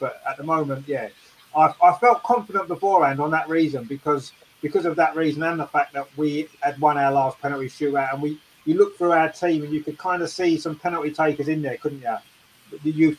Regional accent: England, United Kingdom; to be fair, we can't talk being English because we've lost numerous penalty shootouts over the years.

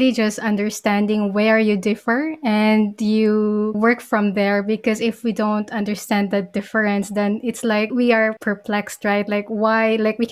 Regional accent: Philippines; because Philippines, yeah, we're from the Philippines, right?

